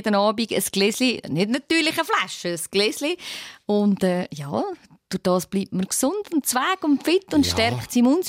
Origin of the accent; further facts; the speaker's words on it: Schwyz, Switzerland; Und ich bin aufgewachsen in der March und bei uns kutet es so viel.